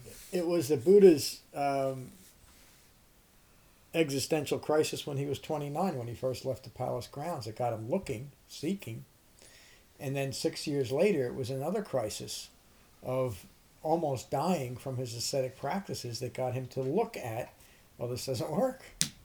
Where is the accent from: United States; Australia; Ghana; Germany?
United States; Berkeley Heights, New Jersey; You know, I grew up in Berkeley Heights. I had a great family and et cetera, et cetera.